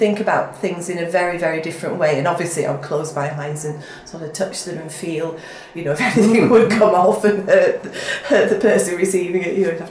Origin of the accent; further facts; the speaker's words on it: Swansea, Wales, United Kingdom; I come from Swansea, which is the wettest city in Britain.